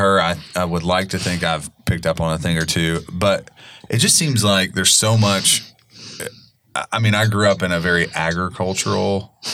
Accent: Kentucky, United States; I'm also from Kentucky, so forgive me for the horse references.

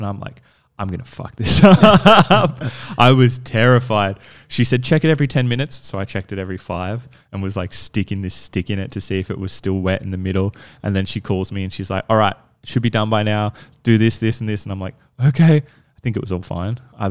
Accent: Maroubra, New South Wales, Australia; I'm a local boy. I was born... Actually, I was born in Manly, but I grew up in Maroubra, so not as local. I have lived in the eastern suburbs my whole life. I have moved to Botany and currently live in Botany.

